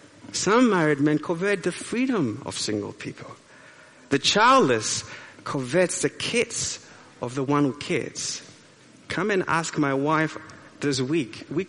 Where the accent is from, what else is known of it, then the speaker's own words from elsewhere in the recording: Ghana; now in Hamburg, Germany; Back in Ghana, we don't have so many. I'm from Ghana. We don't have that many traffic lights, as the abundance of traffic lights here in Hamburg.